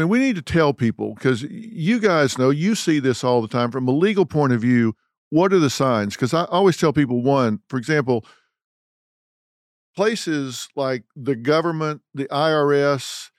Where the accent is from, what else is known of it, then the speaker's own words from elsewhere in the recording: Texas, United States; I'm from Texas, and so, you know, back in the 80s, I always had people trying to sell me oil deals.